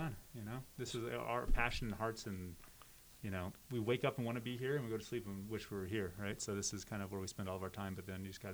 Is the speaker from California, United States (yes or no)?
yes; San Diego, California, United States; also born or lived in Houston, United States; I was born in Houston, Texas, but I grew up in San Diego, California.